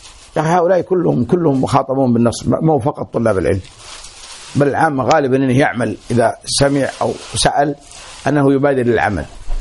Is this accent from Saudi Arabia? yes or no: yes; Saudi Arabia; now in Kuwait; وفيها الجرائد عندنا بالسعودية، جيت هنا قلبت كل يجينا أخبار الكويت